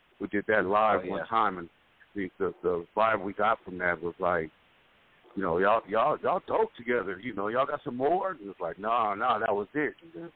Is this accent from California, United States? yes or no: yes; Sacramento, California, United States; No, I'm from Sacramento, sir.